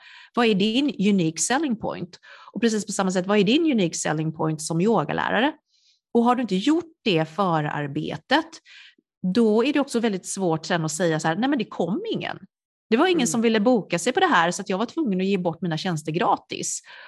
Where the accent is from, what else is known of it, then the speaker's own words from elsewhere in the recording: Sweden; also born or lived in South Korea; där jag växte upp var det vit medelklass och vi såg inte en människa, alltså jag var ju otroligt exotisk där jag växte upp som var adopterad ifrån Sydkorea